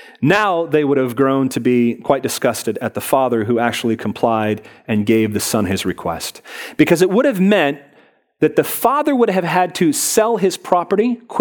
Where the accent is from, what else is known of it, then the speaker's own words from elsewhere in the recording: Port Orchard, Washington, United States; also born or lived in Seattle; I was born in Seattle, raised in Port Orchard. It's a very small blue-collar town.